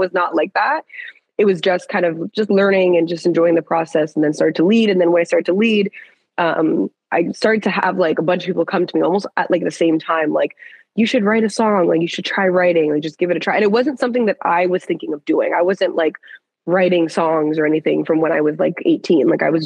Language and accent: English; Canada; I'm a Canadian Christian worshiper, recording artist here living in Ottawa, the capital.